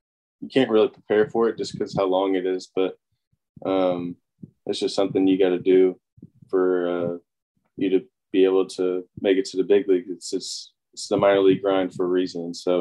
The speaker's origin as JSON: {"language": "English", "region": "Tennessee", "country": "United States", "tie": "born or raised there", "said": "Yeah, I grew up like in a small town, like 20 minutes north of Nashville, maybe about like 4,000 people there, just small little country town."}